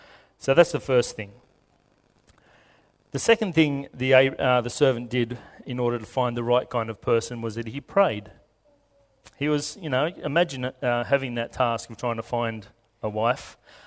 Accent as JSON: {"language": "English", "town": "Lithgow", "region": "New South Wales", "country": "Australia", "said": "I'm from Lithgow. I know, I feel your sympathy, that's okay. We used to go up and, I was going to say trawl, it was like trawling, we'd just go up and down the main street of Lithgow"}